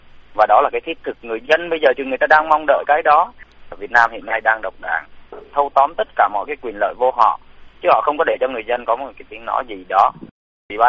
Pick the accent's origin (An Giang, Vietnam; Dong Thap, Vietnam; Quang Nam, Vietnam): Quang Nam, Vietnam; Da Nang; của Quảng Nam, Đà Nẵng.